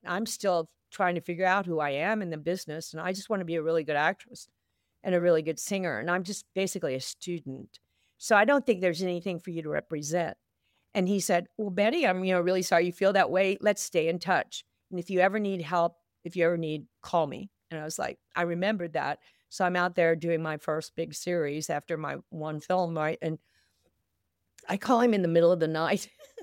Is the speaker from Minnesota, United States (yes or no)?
no; Texas, United States; I'm from Texas. I'm from Middle America.